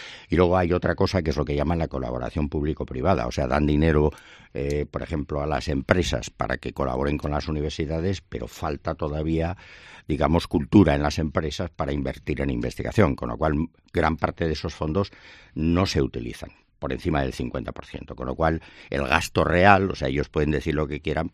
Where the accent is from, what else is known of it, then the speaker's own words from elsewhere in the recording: Madrid, Community of Madrid, Spain; moved away as an adult; now in Valladolid, Spain; yo no soy de Valladolid, claro, soy extranjero. Sí. Llevo aquí 42 años, pero sigo siendo extranjero, ¿no? Además de Madrid